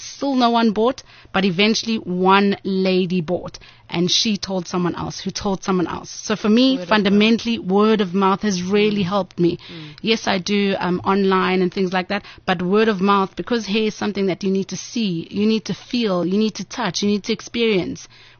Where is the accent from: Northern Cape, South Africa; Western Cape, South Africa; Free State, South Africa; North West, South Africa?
Western Cape, South Africa; Cape Town; And I was coming from Cape Town, and in Cape Town, we didn't, at that time, have really great quality hair